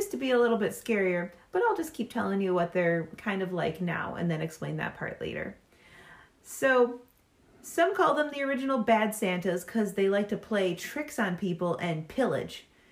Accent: Midwest, United States; accent: Midwestern; I am an American with a Midwestern accent

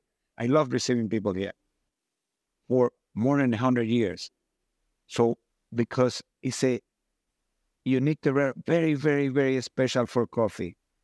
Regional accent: Ethiopia; I come from Ethiopia. In Ethiopia, it grows well in the mountains.

